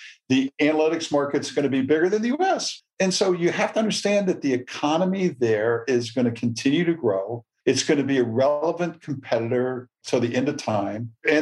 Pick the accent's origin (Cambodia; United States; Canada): United States; I'm an American. I know what the threats are.